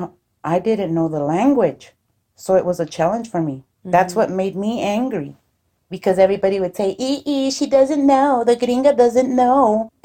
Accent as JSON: {"language": "English", "region": "California", "country": "United States", "tie": "born or raised there", "said": "And for me, Mexico was a really sad country because I was raised here in California."}